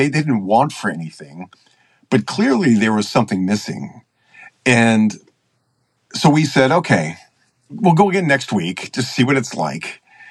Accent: Baltimore, Maryland, United States; I grew up in Maryland, in Baltimore, and, you know, Maryland's famous for our crabs.

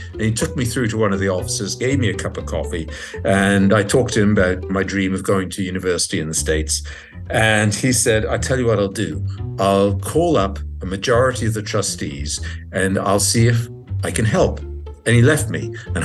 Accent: Falkland Islands; also born or lived in New York City, United States; When I was a kid growing up in the Falklands, everybody used to listen to the BBC Overseas Service, but I, for some reason, always used to listen to the Voice of America.

